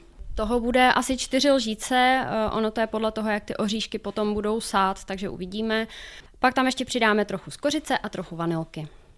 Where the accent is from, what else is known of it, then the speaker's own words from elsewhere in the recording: Hradec Králové Region, Czechia; Já nejsem z Miletína, my jsme od Trutnova kousek